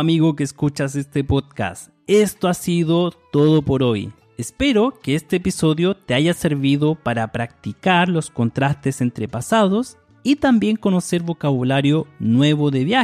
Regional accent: Chile; accent: Chilean; un señor viejito sintió nuestro acento chileno y comenzó a recomendarnos lugares

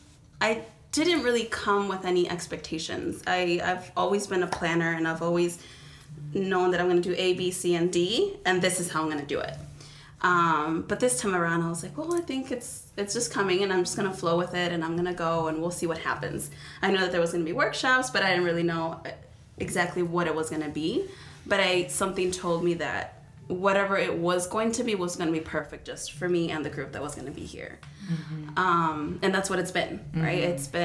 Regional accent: Chicago, Illinois, United States; I'm from Chicago.

